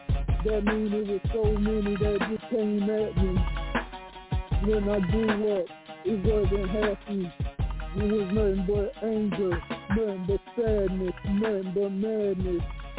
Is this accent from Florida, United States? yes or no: no; North Carolina, United States; Yeah, I'm from the North Carolina.